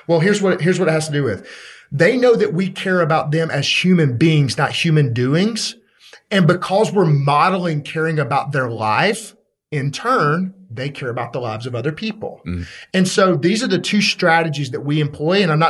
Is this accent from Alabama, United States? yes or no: yes; Birmingham, Alabama, United States